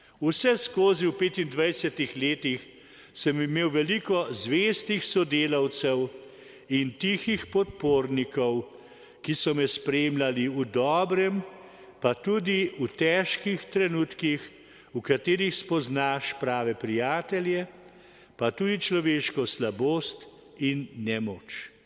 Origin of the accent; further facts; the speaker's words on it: Gameljne, Central Slovenia, Slovenia; born there; Že pri posvečenju se je zapomnil moje rojstno vas Gameljne in jo kasneje omenil.